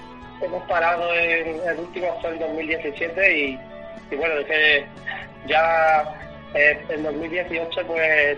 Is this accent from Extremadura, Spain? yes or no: yes; Arroyo de San Serván, Extremadura, Spain; mi hermano y yo somos de Arroyo de San Sebastián, María es de Badajoz, Pacense, y Arroyo de San Sebastián está muy cerquita, prácticamente al ladito de Mérida, entre Mérida y Almendralejo